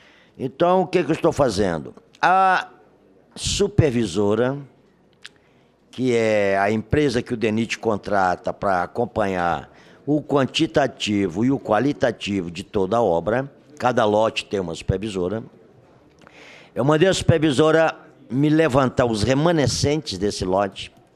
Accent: Roraima, Brazil; Eu sou do norte, sou roraimense.

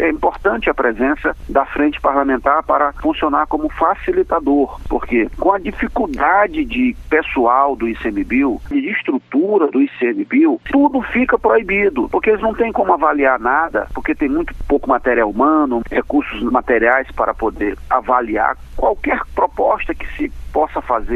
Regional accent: Brazil; falo isso não apenas porque sou da região e sou brasileiro

